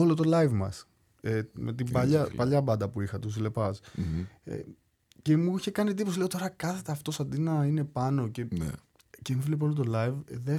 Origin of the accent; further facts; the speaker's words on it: Greece; Και μου λέει, από πού είσαι, γιατί είδε την προφορά. Και του λέω, Greece.